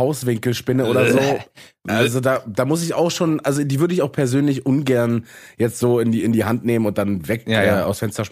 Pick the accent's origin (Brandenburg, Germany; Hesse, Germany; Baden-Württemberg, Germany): Brandenburg, Germany; da, wo ich herkomme, im Osten aus Brandenburg zu kommen.